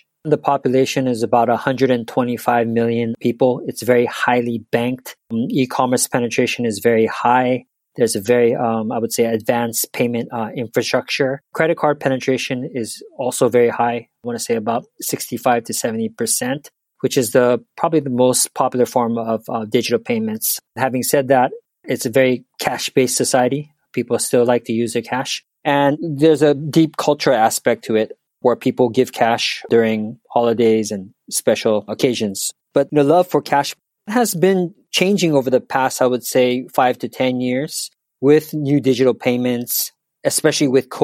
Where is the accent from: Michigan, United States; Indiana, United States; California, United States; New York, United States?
California, United States; Los Angeles; now in Tokyo, Japan; I'm originally from Los Angeles, but I had the opportunity to work both in US and Japan throughout my career.